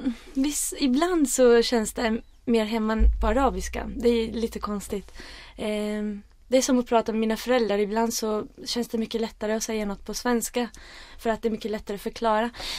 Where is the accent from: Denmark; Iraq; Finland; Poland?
Iraq; also born or lived in Sweden; jag kommer från Irak. Och sen är man här och då blir det att man känner sig... Mitt hem är ju Sverige, fast när jag är i Sverige så känner jag mitt hem är Irak.